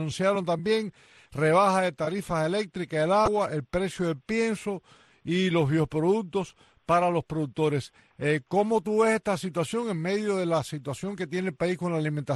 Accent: Camagüey, Cuba; born there; murieron en mi tierra, donde yo nací en Camagüey

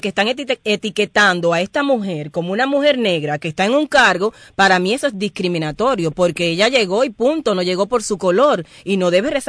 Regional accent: Cuba; moved away as an adult; yo vine hace muy poco de Cuba

